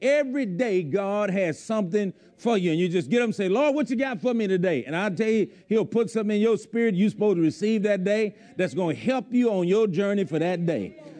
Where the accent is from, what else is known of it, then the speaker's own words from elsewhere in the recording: Bayou Rapids, Louisiana, United States; Well, you know, I grew up on Bayou Rapids out there